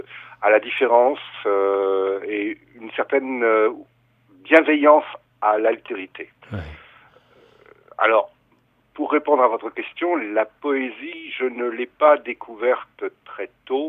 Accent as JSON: {"language": "French", "town": "Forbach", "region": "Grand Est", "country": "France", "tie": "born or raised there", "said": "je suis né à Forbach. Forbach est une ville frontière avec l'Allemagne et ma famille est d'ailleurs franco-allemande. Mon père est allemand, ma mère est française"}